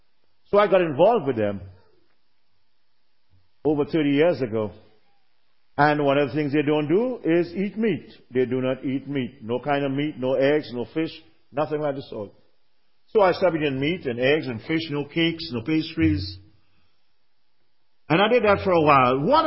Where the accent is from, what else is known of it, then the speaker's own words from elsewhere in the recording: Trinidad & Tobago; Right after Trinidad, 7 miles from the coast of Trinidad, is South America, which is Venezuela. We're 7 miles from Venezuela.